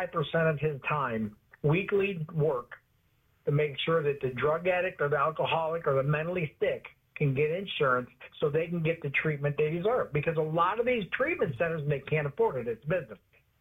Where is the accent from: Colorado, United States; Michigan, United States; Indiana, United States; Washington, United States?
Michigan, United States; Detroit; I grew up in Detroit. Everybody knows.